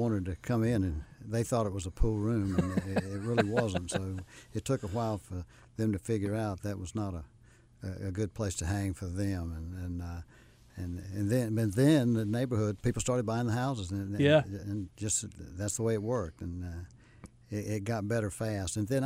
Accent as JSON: {"language": "English", "town": "Rock Hill", "region": "South Carolina", "country": "United States", "tie": "born or raised there", "lives_now": "Charlotte, United States", "said": "I grew up in Rock Hill."}